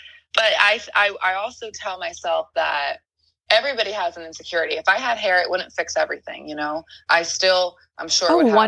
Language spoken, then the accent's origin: English; Philadelphia, Pennsylvania, United States; now in Los Angeles, United States; you know, we're from Philly.